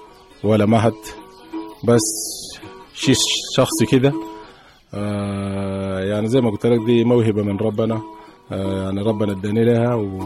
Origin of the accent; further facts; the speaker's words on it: Khartoum, Sudan; ولحد ما انا كبرت في تمانينات في الخرطوم